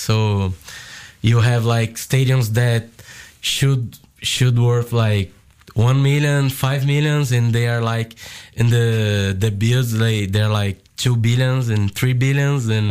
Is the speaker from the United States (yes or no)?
no; Brazil; We're from Brazil, right?